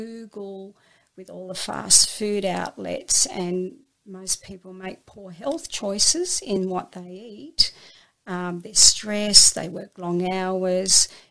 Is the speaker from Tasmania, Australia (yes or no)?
no; Sydney, New South Wales, Australia; So, you know, I grew up in Sydney, and but I knew I'd never live there.